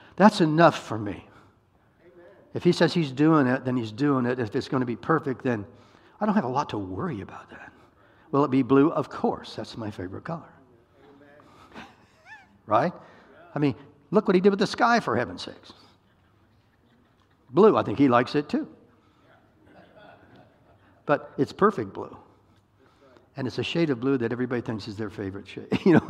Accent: Iowa, United States; Because I'm from Iowa.

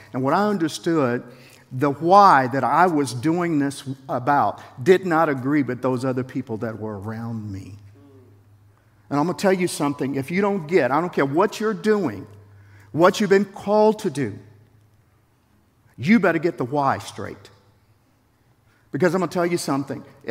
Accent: Southern United States, United States; I experienced that in the South. I grew up in the South.

